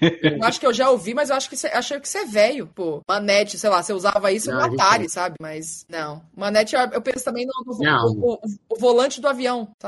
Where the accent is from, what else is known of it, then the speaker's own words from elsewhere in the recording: Maranhão, Brazil; Você é carioca? Falei, não, sou do Maranhão. Nossa, você fala chiando.